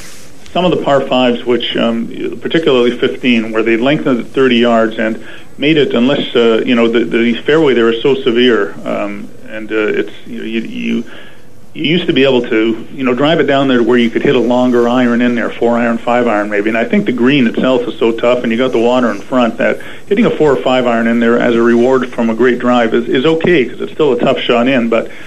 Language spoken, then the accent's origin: English; Canada; maybe because I'm Canadian